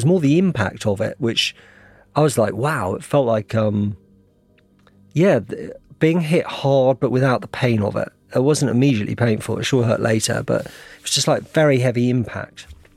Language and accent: English; United Kingdom; And I need people here to know that I'm a British journalist because someone is going to look for me one day.